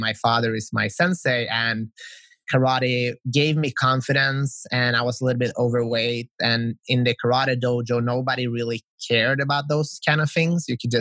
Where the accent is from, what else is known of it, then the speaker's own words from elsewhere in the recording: Sweden; also born or lived in North Macedonia; I grew up in Sweden, but I'm originally from Macedonia.